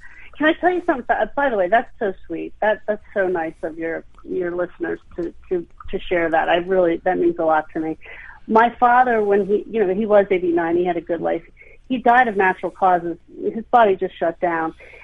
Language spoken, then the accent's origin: English; Hershey, Pennsylvania, United States; I grew up in Hershey.